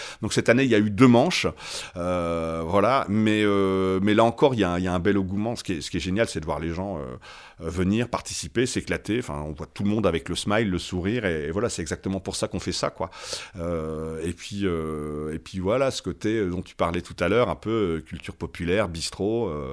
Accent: Saint-Paul, Hauts-de-France, France; on vient de ce coin-là, on vient du Ternois, on vient de Saint-Paul, on vient de ou pas loin de Monchy

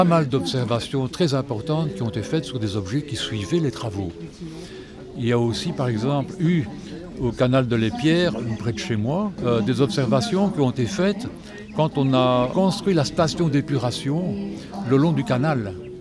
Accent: Belgium; je suis belge.

